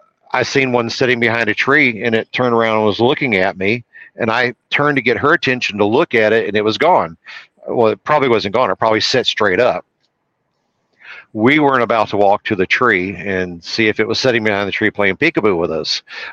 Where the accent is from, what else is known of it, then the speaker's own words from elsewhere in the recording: New Braunfels, Texas, United States; We lived in Texas. I was born and raised in New Braunfels, Texas.